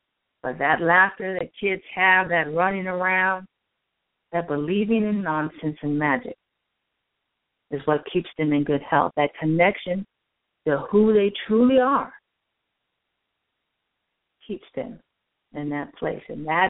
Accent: California, United States; And yes, I'm a Californian, a Southern Californian, and a Valley girl.

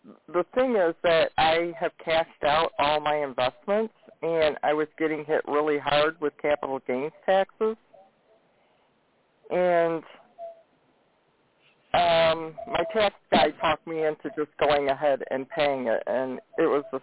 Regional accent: Michigan, United States; I'm from Michigan.

